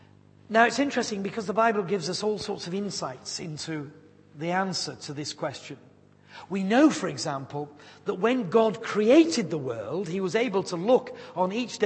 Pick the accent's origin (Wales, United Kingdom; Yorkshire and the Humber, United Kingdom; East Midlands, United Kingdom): Yorkshire and the Humber, United Kingdom; I am a Yorkshireman